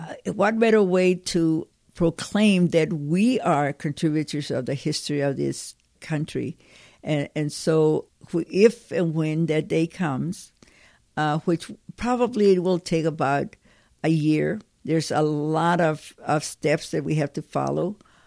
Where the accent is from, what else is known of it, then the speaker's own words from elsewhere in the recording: Weslaco, Texas, United States; You know, growing up in Weslaco, Texas, there literally was a railroad track that separated the Americans of Mexican descent with the Americans of European descent.